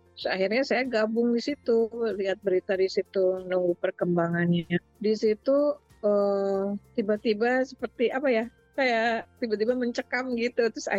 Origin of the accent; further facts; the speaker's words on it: Yogyakarta, Special Region of Yogyakarta, Indonesia; moved away as an adult; now in South Korea; Saya asli dari Yogyakarta. Sekarang tinggal di Korea. Di Korea udah sekitar 16 setengah tahun.